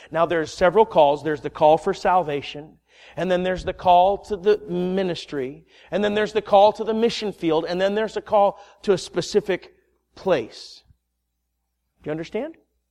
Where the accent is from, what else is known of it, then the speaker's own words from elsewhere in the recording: Minnesota, United States; moved away; And I grew up in Minnesota, but I've been away long enough to know how to dress.